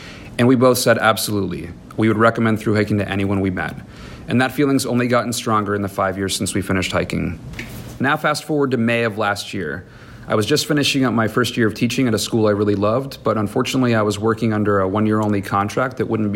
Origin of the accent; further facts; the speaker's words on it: Portland, Maine, United States; I'm from Portland, Maine, where I'm a high school social studies teacher and soccer coach